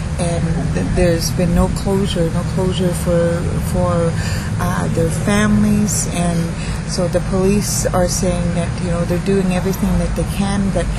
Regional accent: Canada; I'm from the Coast Salish Nation

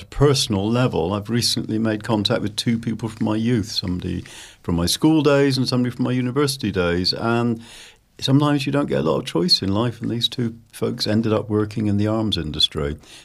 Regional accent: Bristol, South West England, United Kingdom; But I grew up here in Bristol.

